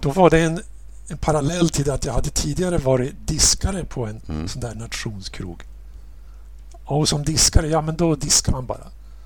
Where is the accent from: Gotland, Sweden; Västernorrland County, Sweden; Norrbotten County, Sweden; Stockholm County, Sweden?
Västernorrland County, Sweden; Örnsköldsvik; Alltså jag bestämde mig när jag var 17 år att bli författare. Och då satt jag hemma i Övik